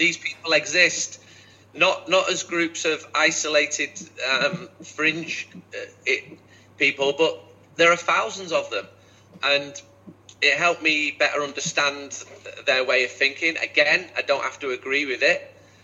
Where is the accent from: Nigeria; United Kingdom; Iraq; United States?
United Kingdom; Manchester, North West England; I'm from Manchester. I know fan culture. I've done a fanzine since being 15.